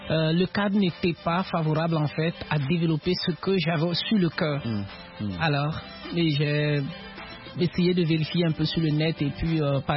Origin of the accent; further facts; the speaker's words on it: Côte d’Ivoire; born there; moved away as an adult; also born or lived in Burkina Faso / Ghana; je suis né en Côte d'Ivoire, après le bac, rejoindre le Burkina pour une année, aller au Ghana pour mes études universitaires.